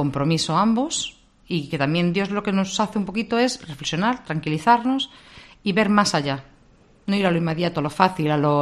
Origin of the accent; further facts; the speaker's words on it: Vigo, Galicia, Spain; él es de Coruña, yo soy de Vigo